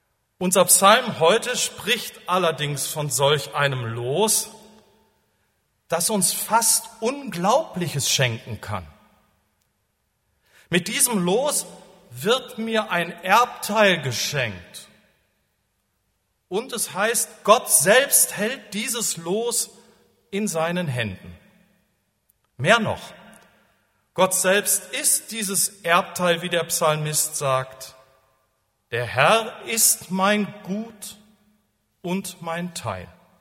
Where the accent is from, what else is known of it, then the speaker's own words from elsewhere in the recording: Rhineland, Germany; als ich ein kleiner Junge war, bin ich gerne mit meinem Vater auf die Kirmes, so hieß das bei uns im Rheinland